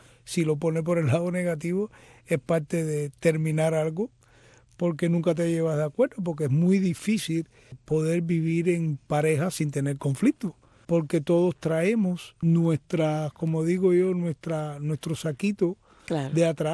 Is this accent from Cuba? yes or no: yes; Havana, Cuba; now in Miami, United States; Bueno, yo soy originalmente de Palatino, la ciudad deportiva, y nací en alrededor del Parque Palatino. Ahí fueron mis primeros años